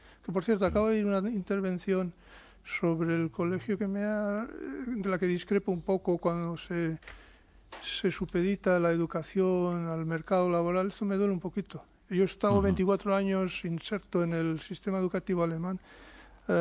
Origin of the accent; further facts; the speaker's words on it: San Sebastián, Basque Country, Spain; born there; Yo paseaba recientemente por mi ciudad natal, San Sebastián